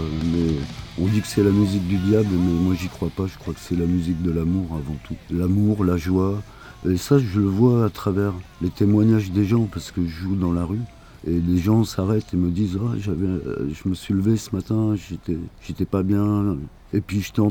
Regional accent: Bourges, Centre-Val de Loire, France; Je viens de Bourges, le centre de la France, là où bat le cœur, en plein cœur du Berry

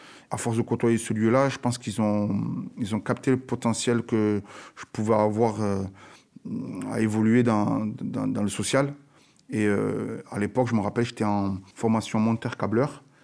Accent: Occitanie, France; Donc oui, je suis habitant du quartier. J'ai grandi dans la Bagatelle depuis tout petit.

